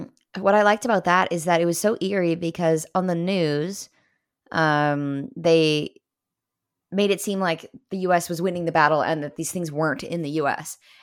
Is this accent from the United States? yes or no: no; England, United Kingdom; Maybe because I'm English